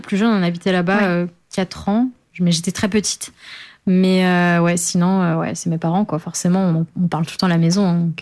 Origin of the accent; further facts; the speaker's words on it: France; born there; Je suis née en France